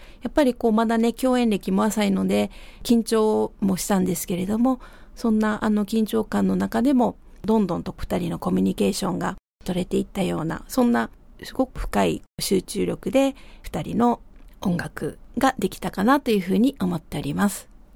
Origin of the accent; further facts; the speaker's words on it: Kobe, Hyogo, Japan; 私が神戸出身なんですけれども